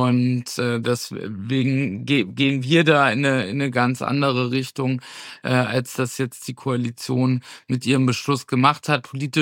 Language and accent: German; Schleswig-Holstein, Germany; Ich komme selbst aus Schleswig-Holstein.